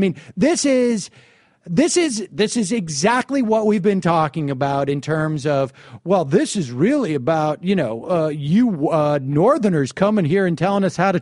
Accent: Massachusetts, United States; I mean, I live in Massachusetts, or I grew up in Massachusetts.

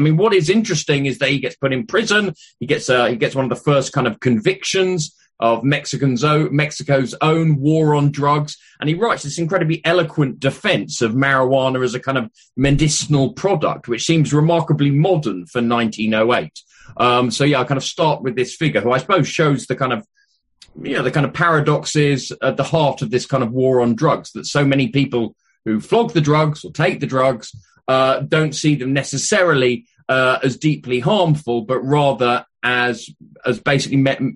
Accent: United Kingdom; So I'm a historian, as you can tell from the accent. I'm from Britain.

